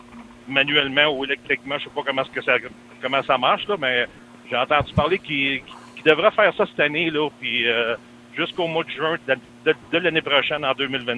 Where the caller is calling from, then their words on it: Alberta, Canada; parce que moi, je suis de l'Alberta présentement. Je suis camionneur en Alberta.